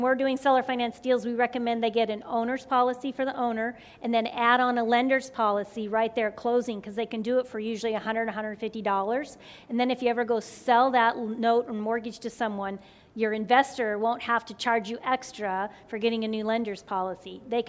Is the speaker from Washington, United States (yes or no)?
yes; Washington, United States; He was from Wisconsin, I was from Washington State.